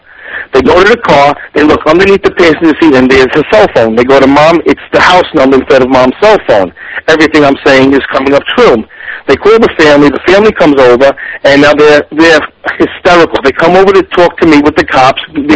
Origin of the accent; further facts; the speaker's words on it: New York, United States; You know what, growing up in New York, there, you know, there's a certain way you grow up, and everybody has an attitude